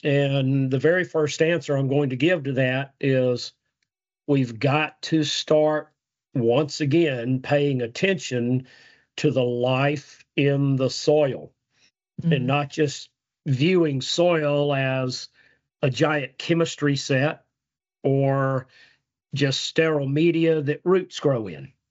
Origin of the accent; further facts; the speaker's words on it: South Carolina, United States; now in Mississippi, United States; I am actually a sixth generation family farmer and rancher, although the farm I grew up on is in South Carolina, and they've been there since 1840